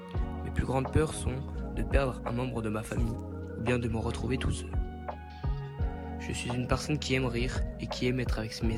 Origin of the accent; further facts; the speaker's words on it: Saumur, Pays de la Loire, France; born there; Je suis né à Saumur, et mes parents sont purs français.